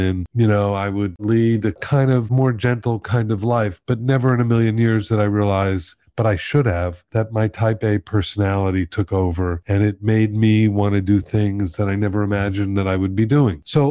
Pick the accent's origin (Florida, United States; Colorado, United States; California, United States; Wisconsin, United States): Florida, United States; Miami; And I grew up in Miami and I had that very same feeling.